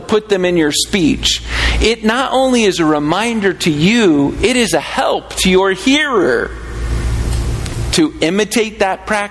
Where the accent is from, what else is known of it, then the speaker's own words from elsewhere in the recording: the South, United States; Okay, I grew up in a Baptist church. Most of you did as well because we're from the South.